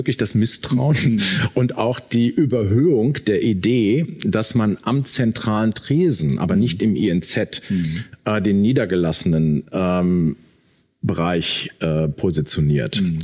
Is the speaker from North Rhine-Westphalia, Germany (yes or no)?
yes; North Rhine-Westphalia, Germany; Aber im Sauerland, wo ich aufgewachsen bin, nicht.